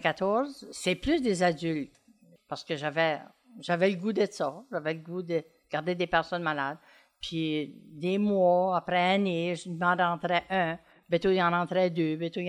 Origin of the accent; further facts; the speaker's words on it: Saint-Basile, New Brunswick, Canada; J'ai 77 ans. Je viens de Saint-Basile.